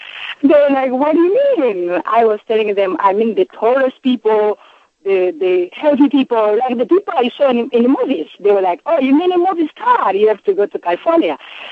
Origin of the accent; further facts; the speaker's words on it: Rwanda; English is a second language; moved away as an adult; now in United States; I'm from Rwanda in Africa.